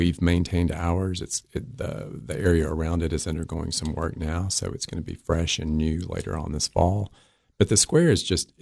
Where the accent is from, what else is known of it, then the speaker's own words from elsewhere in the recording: Livingston, Tennessee, United States; I'm born and raised in Livingston.